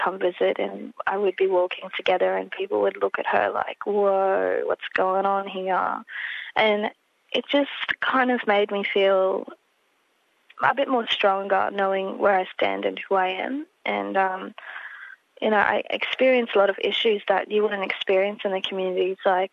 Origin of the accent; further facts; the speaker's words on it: Brisbane, Queensland, Australia; I grew up all over Brisbane. So Dilmia, Tagum, Chermside, yep. Southport, yeah, pretty much everywhere, Camp Hill, I think, yeah.